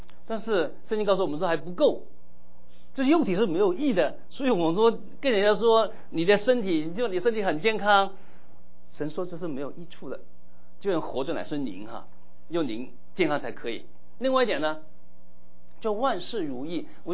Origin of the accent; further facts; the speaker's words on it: Guangdong, China; 我是广东人，跟谭牧师一样是广东人。